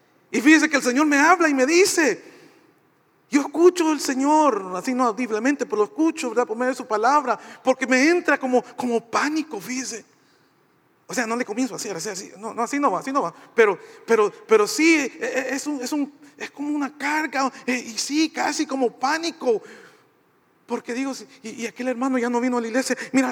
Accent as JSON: {"language": "Spanish", "region": "Basque Country", "country": "Spain", "said": "como nosotros vascos somos hispanos, latinos, que nos gusta abrazar a la gente y toda la alegría, así somos nosotros."}